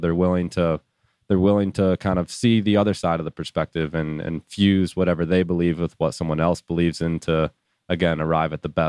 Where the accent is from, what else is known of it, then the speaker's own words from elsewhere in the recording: Buffalo, New York, United States; I'm from Buffalo, New York